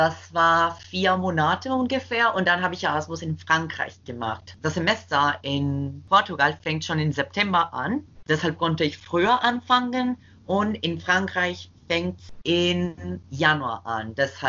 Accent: Costa Rica; German is a second language; ich bin jetzt in Costa Rica, in meinem Heimatland.

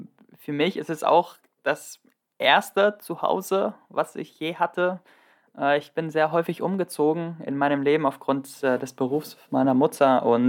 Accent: Greece; ich komme aus Griechenland, ich bin zweisprachig aufgewachsen, ich fühle mich in Deutschland genauso wohl wie in Griechenland

